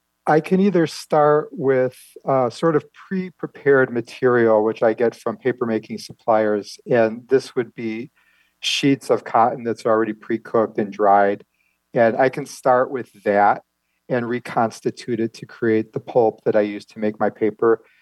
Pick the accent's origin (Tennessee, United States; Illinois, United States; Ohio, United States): Ohio, United States; Cleveland; So I grew up in the Cleveland, Ohio area, and I had always taken art classes and been interested in art